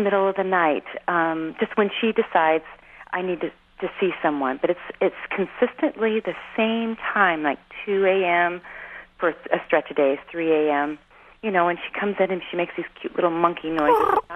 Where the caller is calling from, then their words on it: Anchorage, Alaska, United States; I'm calling from Anchorage, Alaska.